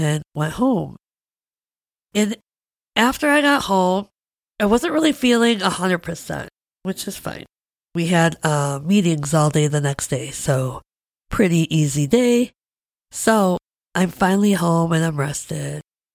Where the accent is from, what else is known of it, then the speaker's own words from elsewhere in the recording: Midwest, United States; And I told you I'm from the Midwest.